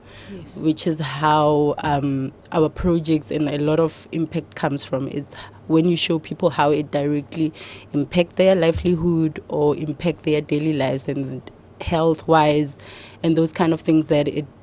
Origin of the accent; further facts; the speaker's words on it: Pretoria, Gauteng, South Africa; I was born and bred in Pretoria, initially in Hammanskraal, then moved to Mabopane.